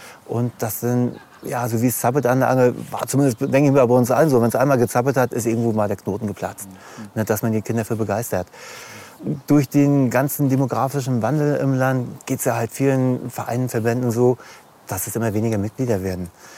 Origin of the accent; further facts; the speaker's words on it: Mecklenburg-Vorpommern, Germany; ich komme aus der Krisengegend. Einigen sagt das was rund um Ludwigslust. So gut wie kein Wasser.